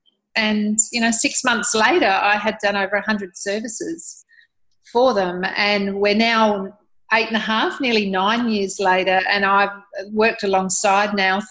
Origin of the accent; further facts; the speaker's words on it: Adelaide, South Australia, Australia; It happened back in my hometown here in Adelaide.